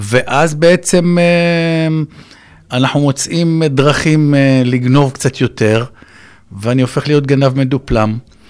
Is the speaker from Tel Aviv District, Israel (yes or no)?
no; Jerusalem, Jerusalem District, Israel; אז גדלתי בירושלים, בשכונת נחלאות, עם ההורים שלי, ועם הסבתא באותה דירה